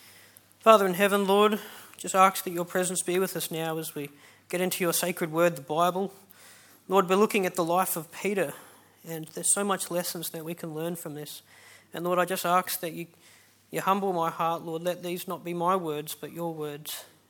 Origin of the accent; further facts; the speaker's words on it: Cooranbong, New South Wales, Australia; I'm from Currumbong. I've grown up here my whole life.